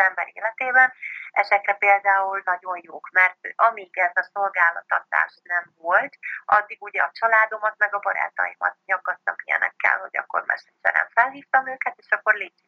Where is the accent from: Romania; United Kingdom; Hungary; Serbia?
Hungary; Great Hungarian Plain; now in Budapest, Hungary; Ugye itt élek a fővárosban, mint már említettem, vidéki lány vagyok, én az Alföldről származom